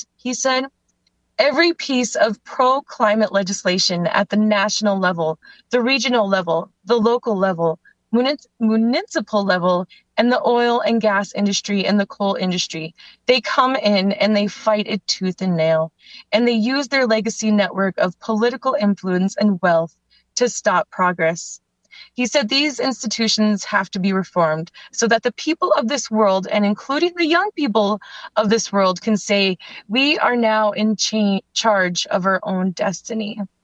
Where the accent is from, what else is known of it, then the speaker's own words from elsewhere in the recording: North Dakota, United States; Black Bear Clan, and I'm Turtle Mountain from the I'm Anishinaabe from the Turtle Mountain Band of Chippewa.